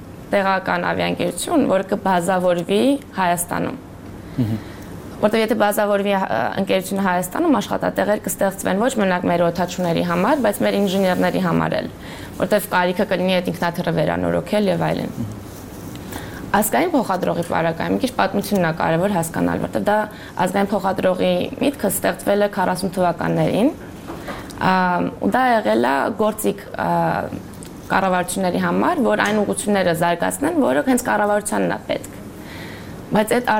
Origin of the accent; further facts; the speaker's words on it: Denmark; երևի Դանիայում եմ մեծացել